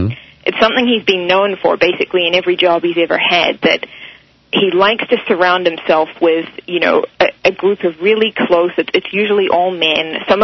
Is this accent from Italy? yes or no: no; New Zealand; I'm a Kiwi, but I did actually live in New York for a couple of years.